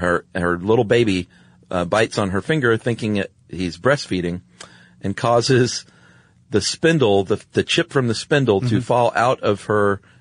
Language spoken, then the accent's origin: English; Lakewood, Ohio, United States; I'm from Lakewood, Ohio, suburb of Cleveland.